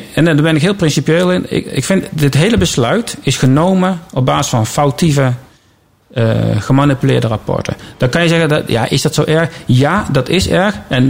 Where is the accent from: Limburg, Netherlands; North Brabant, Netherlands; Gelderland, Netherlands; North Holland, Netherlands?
Gelderland, Netherlands; Nee, ik ben in Gelderland opgegroeid.